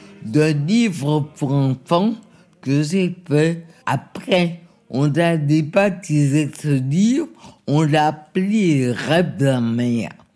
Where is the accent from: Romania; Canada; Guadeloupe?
Guadeloupe; je pense que je suis guadeloupéen, mais à ma manière, à moi